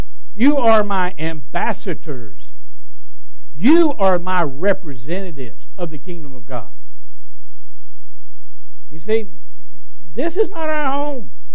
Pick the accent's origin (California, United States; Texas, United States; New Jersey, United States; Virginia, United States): Texas, United States; I'm from Texas.